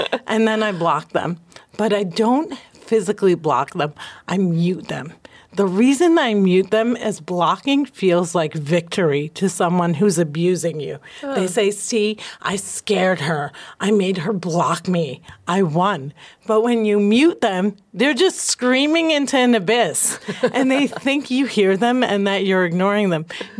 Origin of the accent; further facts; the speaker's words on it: New Jersey, United States; she's from where Jesus is from. And I'd be like, I'm from Jersey.